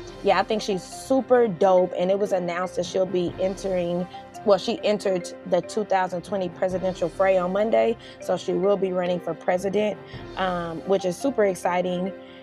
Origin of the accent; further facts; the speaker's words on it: California, United States; also born or lived in Louisiana; So I'm excited about this good black news because y'all know I'm from California by way of Louisiana.